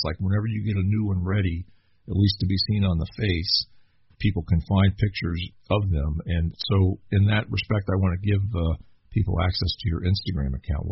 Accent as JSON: {"language": "English", "town": "Cincinnati", "region": "Ohio", "country": "United States", "said": "I'm from the Cincinnati area"}